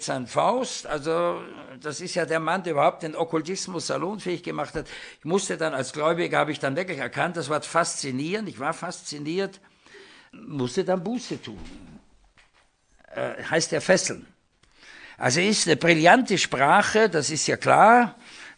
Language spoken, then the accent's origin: German; Austria; Und ich war im Taufstein evangelisch, allerdings im katholischen Erziehungssystem. Bin aufgewachsen in der Nähe von Wien und da war ja alles nur katholisch.